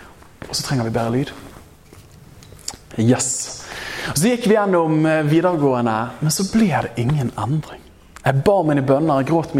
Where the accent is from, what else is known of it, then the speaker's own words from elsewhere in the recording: Bergen, Vestland, Norway; så vokste jeg opp i Åsane bydel, som er det flyter av melk og honning der. Og vokste opp i en trygg kristen familie.